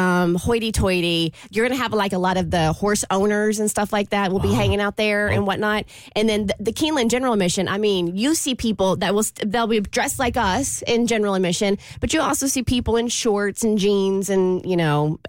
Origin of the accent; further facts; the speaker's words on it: Kentucky, United States; And because, you know, we're extra and I'm from Kentucky. We know quite a few people there.